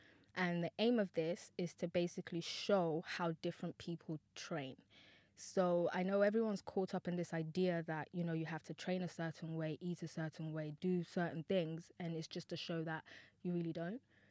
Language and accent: English; Nigeria; Like, I was born and raised in Nigeria.